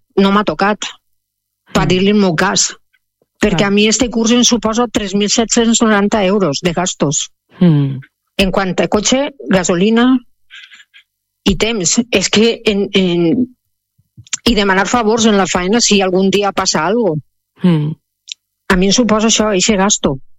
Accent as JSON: {"language": "Catalan", "town": "Pego", "region": "Valencian Community", "country": "Spain", "said": "xiques del meu poble, jo sóc de Pego, del meu poble també"}